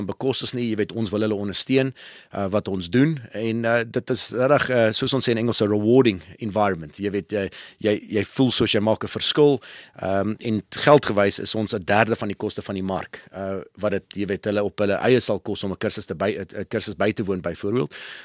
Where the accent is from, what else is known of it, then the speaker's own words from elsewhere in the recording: Gauteng, South Africa; also born or lived in Durban; ek was gebore in Durban, maar groot geword hier in die ou Transvaal, wat nou Gauteng is. Ek was op school by JP, baie trotse JP boy.